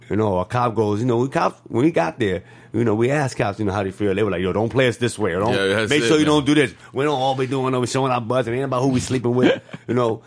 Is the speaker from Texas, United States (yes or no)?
no; New York, United States; because normally, growing up in New York, you walk past them.